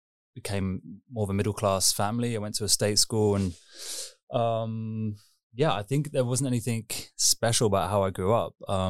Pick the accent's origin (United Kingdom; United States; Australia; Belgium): United Kingdom; Molesey, South East England; also born or lived in Kingston upon Thames; I was born in Kingston upon Thames, which is, I guess, I don't know, 12 miles from the centre. And yeah, like born in Kingston, and then my parents were living in Molesey, Esher, which is in a county called Surrey.